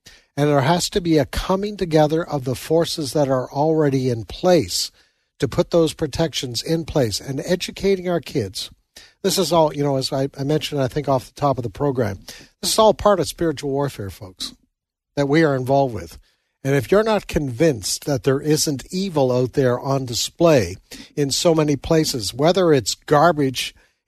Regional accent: Canada; Yeah, I'm a Canadian. I confess.

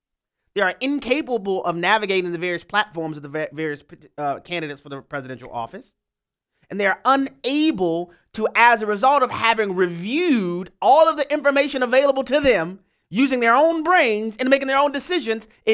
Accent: Louisiana, United States; We'll start off in my home state of Louisiana, where David is on the line.

